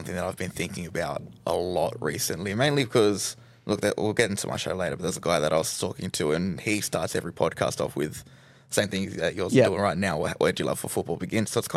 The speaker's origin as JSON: {"language": "English", "town": "Sydney", "region": "New South Wales", "country": "Australia", "said": "I'm from Western Sydney."}